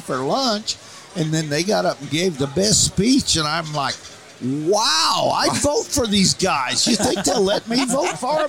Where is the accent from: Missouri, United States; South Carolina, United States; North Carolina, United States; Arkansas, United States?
Missouri, United States; I said, "Well, excuse me, I'm hillbilly from Missouri.